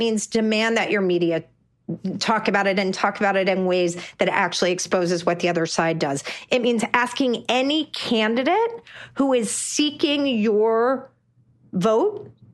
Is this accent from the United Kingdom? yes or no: no; Texas, United States; or my home state of Texas, where they actually held a hearing supporting the death penalty for women who seek abortion.